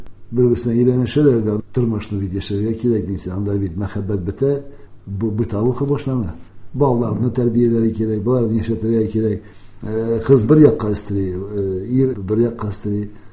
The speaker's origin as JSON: {"language": "Tatar", "town": "Kazan", "region": "Tatarstan", "country": "Russia", "tie": "born there", "said": "Аннан соң монда күчтеләр Казанга, мин инде Казанда тудым."}